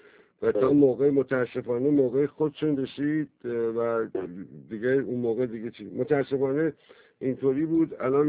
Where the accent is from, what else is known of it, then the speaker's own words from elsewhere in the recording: Iran; من به عنوان یک ایرانی مبارز خواستار آزادی و استقلال و به عنوان یک فرد ملی و مسلمان همین دعوا رو داشتیم در ایران.